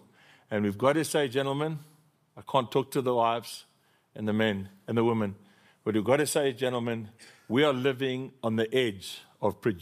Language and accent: English; England, United Kingdom; I'm English, he's Afrikaans. I'm charismatic, he's conservative.